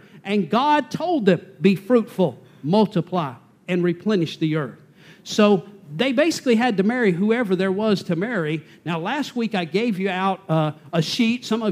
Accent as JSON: {"language": "English", "region": "the South", "country": "United States", "said": "I'm from the South, and my mama raised me right, so we grew up watching Gone with the Wind."}